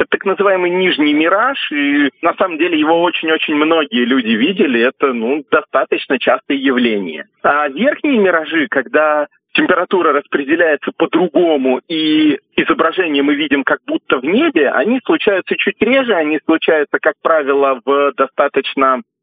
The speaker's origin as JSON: {"language": "Russian", "region": "Saint Petersburg", "country": "Russia", "said": "Если мы говорим о широте, например, Санкт-Петербурга, я сам просто из Санкт-Петербурга"}